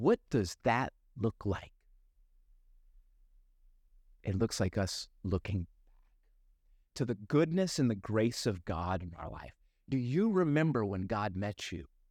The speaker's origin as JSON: {"language": "English", "town": "Jennings", "region": "Louisiana", "country": "United States", "tie": "born or raised there", "said": "I remember at 14 when on an outreach in the city that I grew up in Jennings, Louisiana"}